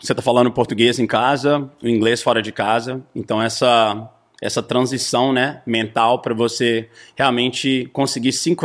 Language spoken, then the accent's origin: Portuguese; United States; Sou gringo, tipo, nascido aqui, só que eu sou muito brasileiro. Na verdade, meus amigos falam que eu sou o americano mais brasileiro que eles conhecem.